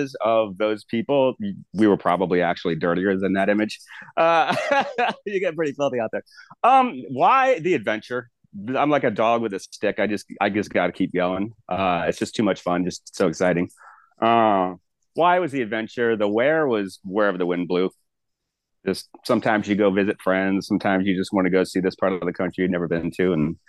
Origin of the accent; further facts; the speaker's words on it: Florida, United States; I grew up in South Florida, Southeast Florida. And honestly, I've always just been outside. I grew up 2 miles from the Atlantic Ocean.